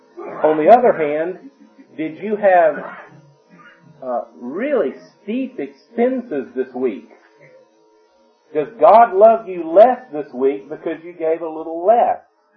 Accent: Deep South, United States; I was raised that way. I was raised in the Deep South

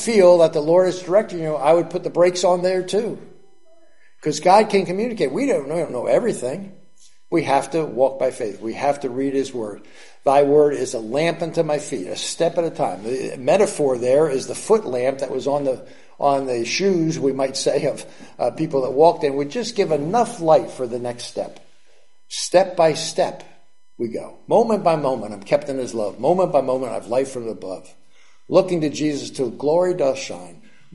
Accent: New Jersey, United States; We're from the Jersey Shore, so we know all about tides, right?

